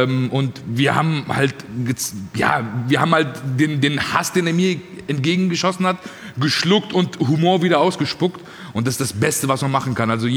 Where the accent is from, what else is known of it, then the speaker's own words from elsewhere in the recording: Groß-Gerau, Hesse, Germany; ich komme aus Groß-Gerau, weißt du?